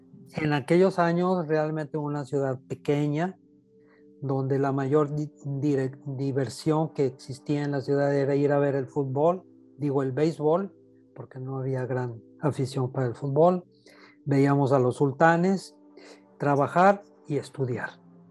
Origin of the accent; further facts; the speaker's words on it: Charcas, San Luis Potosí, Mexico; Yo soy un mexicano, potosino. Yo nací en una ciudad minera, bueno, ciudad no, un pueblo minero. Mi padre, ingeniero minero, fue asignado para trabajar en la unidad minera del American Smelting en Charcas, San Luis Potosí.